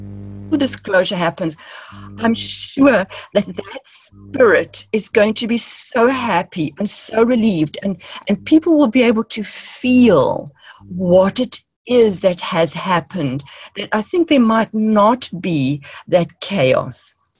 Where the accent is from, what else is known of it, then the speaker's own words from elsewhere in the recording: South Africa; because I'm actually South African